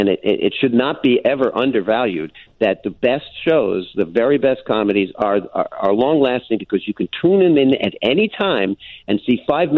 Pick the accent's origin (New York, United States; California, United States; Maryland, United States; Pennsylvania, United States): New York, United States; I grew up in New York. And I was like, you know, I know people like this.